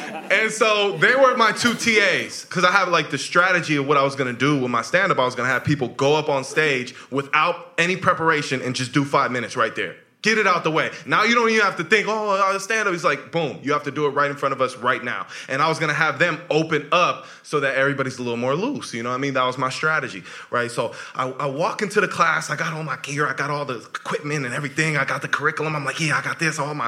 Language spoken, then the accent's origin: English; San Francisco, California, United States; I'm born and raised in San Francisco, by the way.